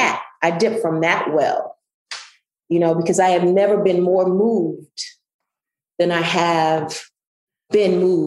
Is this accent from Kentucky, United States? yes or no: no; Mississippi, United States; And I'm from Southwest Mississippi, and it wasn't Angela Bassett's in Southwest Mississippi when I was growing up.